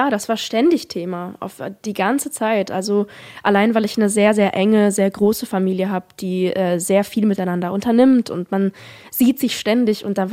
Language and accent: German; Offenburg, Baden-Württemberg, Germany; ich komme ja aus Offenburg